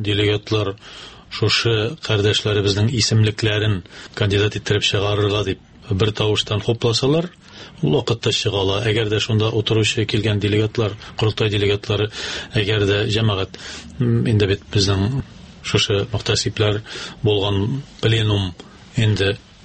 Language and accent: Tatar; Olytarkhan, Tatarstan, Russia; born there; Мин иң беренче үзем туым белән Тәтеш районыннан, Олытархан дип аталган авылдан